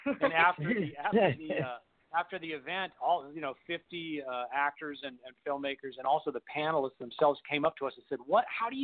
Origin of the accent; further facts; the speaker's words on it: United States; we've mostly focused on touring in Europe and touring in other places because we're from America.